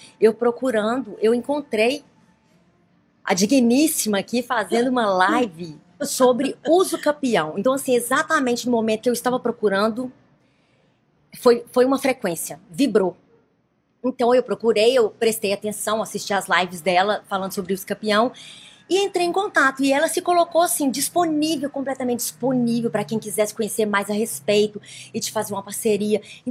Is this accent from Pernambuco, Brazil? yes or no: no; Sete Lagoas, Minas Gerais, Brazil; eu sou de Minas, Minas Sete Lagoas.